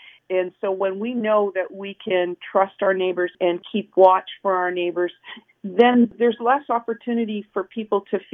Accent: Renfrew, Ontario, Canada; now in Arnprior, Canada; I was born and raised in Renfrew, lived there until I was 22, 23 years old, and married a hometown boy from Arne Prior.

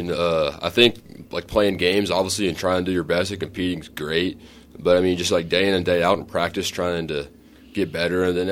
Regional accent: Kansas, United States; So just kind of growing up in Kansas and, I mean, not necessarily having, like, the same lifestyles down there

